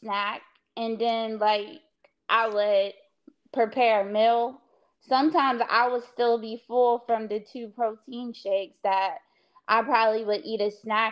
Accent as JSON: {"language": "English", "town": "Chesapeake", "region": "Virginia", "country": "United States", "said": "Well, I'm from Chesapeake, Virginia."}